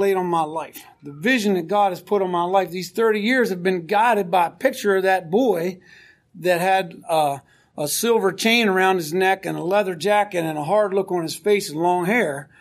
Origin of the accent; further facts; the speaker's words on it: Georgia, United States; I grew up in Georgia, and so it was going to be different territory.